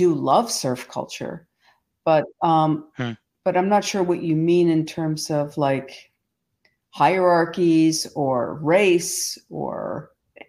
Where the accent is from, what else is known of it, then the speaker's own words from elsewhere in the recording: New York, United States; I come from New York. I live in the city. I know how to push